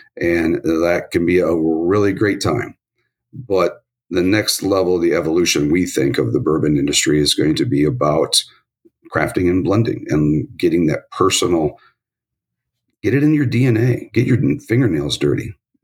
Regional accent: Michigan, United States; I grew up in West Michigan. My family was originally from here, and we moved up that way.

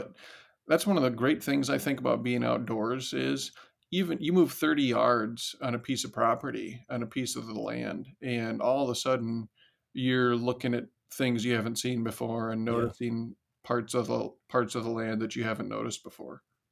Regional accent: Decorah, Iowa, United States; Yeah, I grew up in Northeast Iowa, a little town called Decorah

